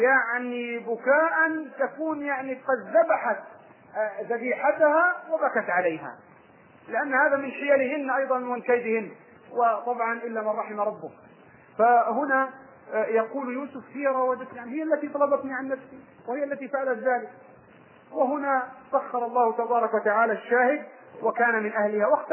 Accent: Egypt; يعني في مثل عندنا في مصر يقول ضربني واشتكى وسبقني وبكى

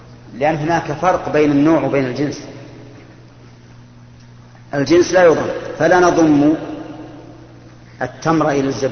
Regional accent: Bahrain; يلا من عندنا في البحرين

